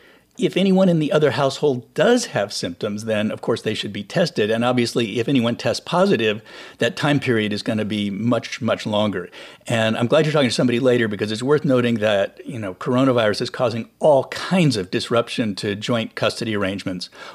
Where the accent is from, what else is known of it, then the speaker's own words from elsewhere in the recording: California, United States; I grew up in California where people used it to talk about what you do when an earthquake hits.